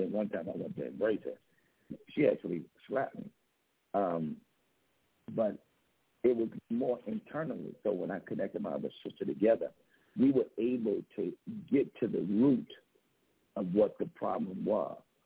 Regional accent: Chicago, Illinois, United States; because we grew up in Cabrini Green in Chicago.

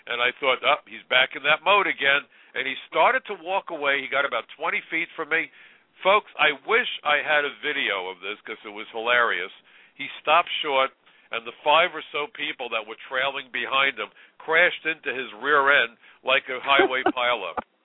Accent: New York, United States; I'm in Arizona. I'm a New Yorker.

